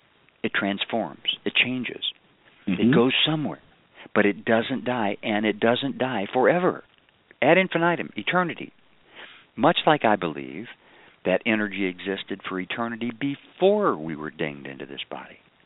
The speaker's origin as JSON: {"language": "English", "region": "Kentucky", "country": "United States", "said": "She's from South Carolina. I'm from Kentucky."}